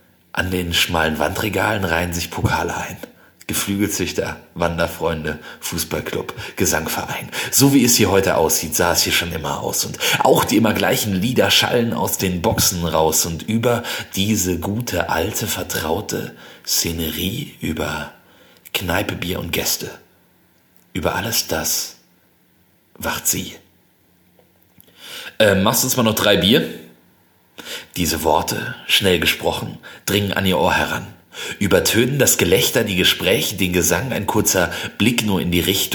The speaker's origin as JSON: {"language": "German", "town": "Arfeld", "region": "North Rhine-Westphalia", "country": "Germany", "said": "Ich bin nämlich Dorfbewohner. Ich komme aus Ahrfeld, was ein kleines Dorf in der Nähe von Bad Berleburg ist, was wiederum eine kleine Stadt in der Nähe eines Waldes ist."}